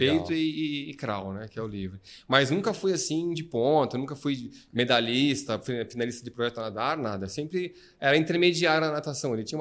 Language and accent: Portuguese; São Paulo, Brazil; Sou de São Paulo.